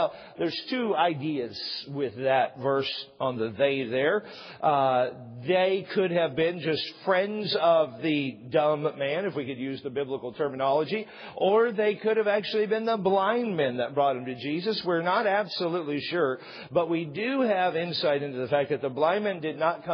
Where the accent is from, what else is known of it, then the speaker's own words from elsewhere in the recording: San Diego, California, United States; I tell them I'm from San Diego